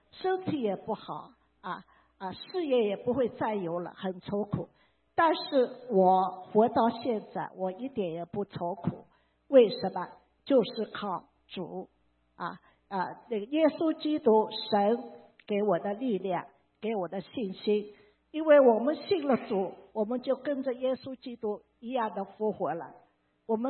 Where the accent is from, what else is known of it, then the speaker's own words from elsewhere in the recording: Shanghai, China; 因为我是上海来的